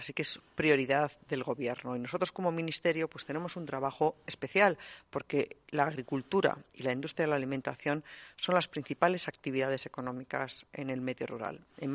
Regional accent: Valladolid, Castile and León, Spain; yo que soy vallisoletana, que soy de Castilla y León.

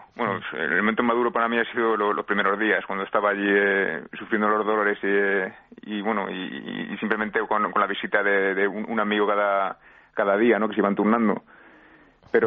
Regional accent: Spain; Pues ahora casi me siento más peruano que español

